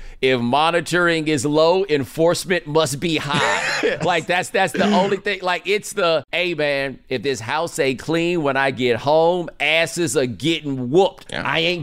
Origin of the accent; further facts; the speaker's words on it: Texas, United States; Like, keep in mind here, I'm from Texas, okay?